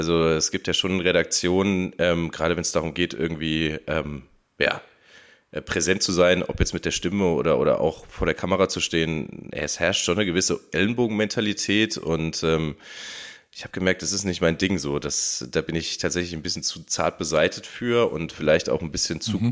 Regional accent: Miltenberg, Bavaria, Germany; Also ich bin hier in Miltenberg aufgewachsen. Es ist ein sehr idyllisch gelegenes kleines Städtchen mit 10.000 Einwohnern, Fachwerkhäusern, einer alten Altstadt, sehr historisch geprägt. Wir haben hier sind in einer Weinregion. Wir haben eine Brauerei hier

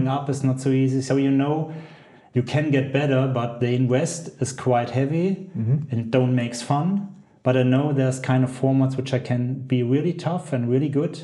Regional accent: Roth, Bavaria, Germany; My hometown area.

